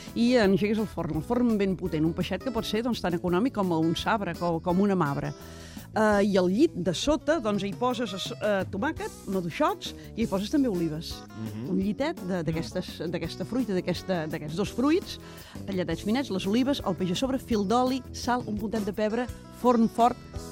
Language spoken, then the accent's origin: Catalan; Catalonia, Spain; El Maresme, i tant.